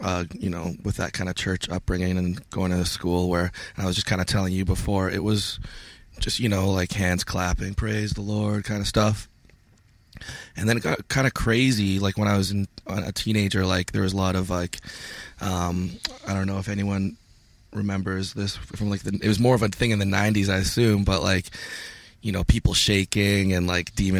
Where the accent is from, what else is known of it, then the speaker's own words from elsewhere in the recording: Winnipeg, Manitoba, Canada; I'm from Winnipeg